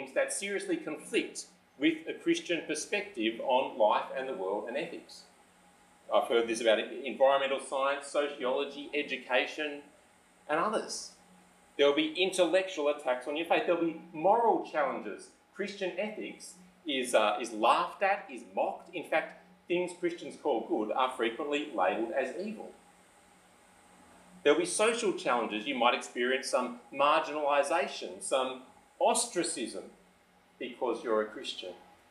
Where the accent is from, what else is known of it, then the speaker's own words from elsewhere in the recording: Sydney, New South Wales, Australia; I grew up in Sydney, went to Macquarie University, and I stayed living at home fairly close to Macquarie Uni with my mum at the time